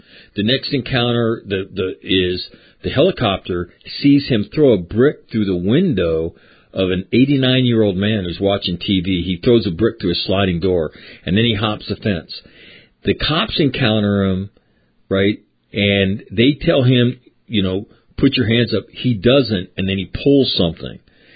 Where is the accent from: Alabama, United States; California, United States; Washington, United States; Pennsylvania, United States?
California, United States; Sacramento; there's a little bit of craziness going on in my hometown where you used to recruit, and that is, Sacramento.